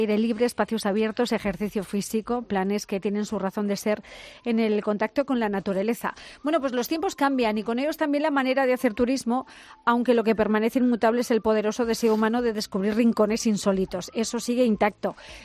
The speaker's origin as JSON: {"language": "Spanish", "region": "Castilla-La Mancha", "country": "Spain", "said": "precisamente espacio es lo que nos sobra en mi tierra"}